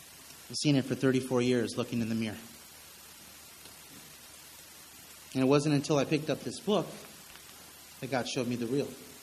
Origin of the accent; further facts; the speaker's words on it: California, United States; I grew up in Orange County.